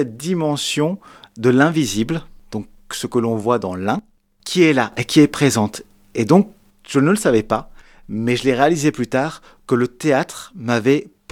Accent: France; puisque moi j'ai grandi en France

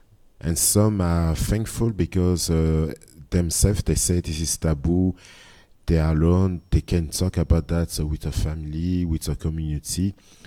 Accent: Belgium; I grew up in Belgium, so I only have my own experience when I grew up in Belgium.

